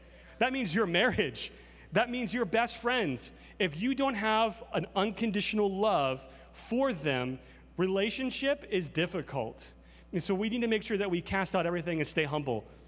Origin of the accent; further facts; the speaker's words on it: the South, United States; You know, where I grew up in the South, everybody's Mr. and Mrs., even if they're younger than you.